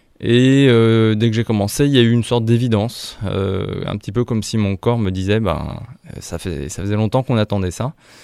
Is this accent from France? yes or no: yes; France; je suis français, tous les matins je mange des tartines beurrées avec de la confiture.